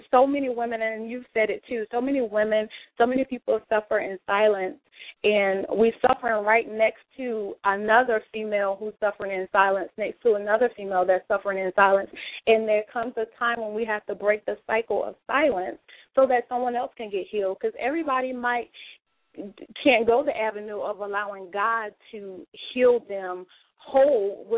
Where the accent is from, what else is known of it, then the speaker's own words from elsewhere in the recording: Bishopville, South Carolina, United States; Well, I came from Bishopville, South Carolina, a small town girl with just a great heart to do for others.